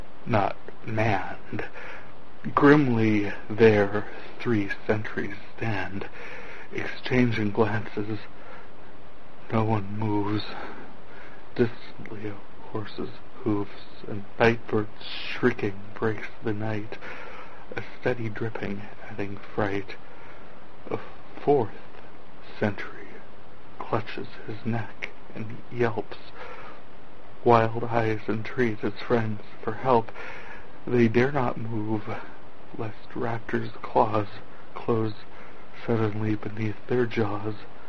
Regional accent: North Dakota, United States; I am from North Dakota, and this week I started swimming at the Y again

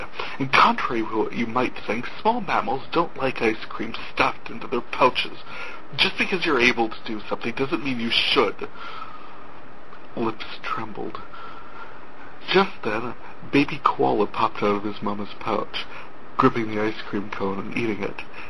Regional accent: North Dakota, United States; I am from North Dakota

